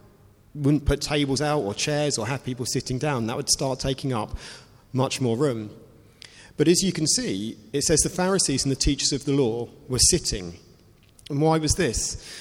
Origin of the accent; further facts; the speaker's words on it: United Kingdom; As British people, and particularly a few months ago, we highlighted this during the Queen's lying in state, we are very good at queuing.